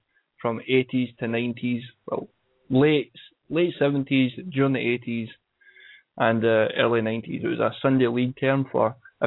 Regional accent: Scotland, United Kingdom; Well, I'm Scottish. It's what I grew up with.

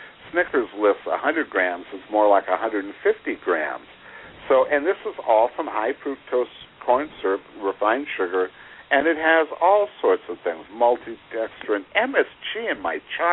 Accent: Los Angeles, California, United States; I grew up in Los Angeles where See's candies have been king since a childhood.

